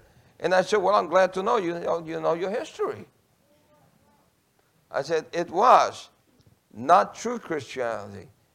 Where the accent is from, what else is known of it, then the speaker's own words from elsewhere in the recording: New York City, New York, United States; I grew up in New York City in gangs. My brother was the president of the largest Puerto Rican gang in New York City.